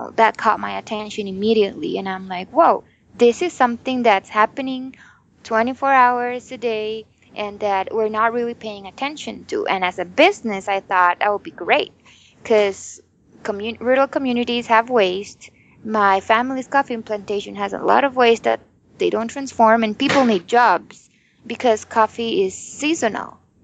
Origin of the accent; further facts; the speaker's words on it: Guatemala; Yes, so I was born and raised in Guatemala.